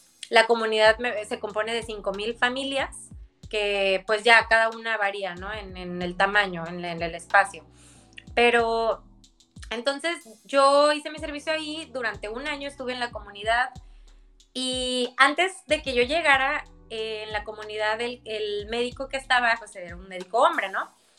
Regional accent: Acapulco, Guerrero, Mexico; yo soy de Acapulco, Guerrero

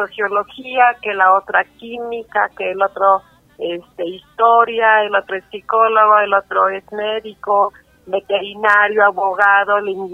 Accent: Uruapan, Michoacán, Mexico; Yo soy de Michoacán, de una ciudad, ahora ya ciudad, ha crecido, de Uruapan. Uruapan pertenece a su vez a, está localizada en una región purépecha, raíces indígenas.

